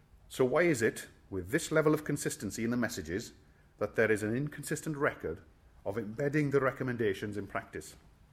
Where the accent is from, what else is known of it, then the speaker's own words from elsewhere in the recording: Wales, United Kingdom; forgive me, I'm Welsh